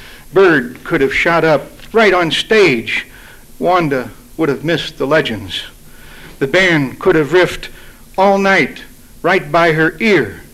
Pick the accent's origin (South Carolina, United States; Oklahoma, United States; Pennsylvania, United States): Pennsylvania, United States; accent: Western Pennsylvania, cum Ohio, cum California, cum Georgia country accent; also born or lived in Ohio / California / Georgia; And I'm going to affect my country accent, which is Western Pennsylvania, cum Ohio, cum California, cum Georgia.